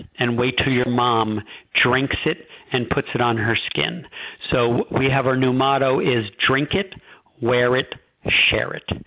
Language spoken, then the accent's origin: English; New York, United States; I actually, I'm from New York, and I'm pretty obnoxious.